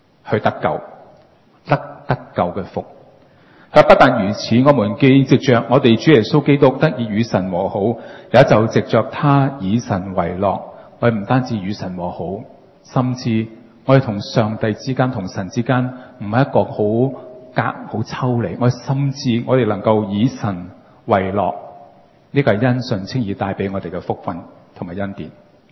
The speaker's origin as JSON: {"language": "Chinese", "country": "Hong Kong", "said": "你知不知道我们香港人呢，现在我们参观四川的这个熊猫馆呢"}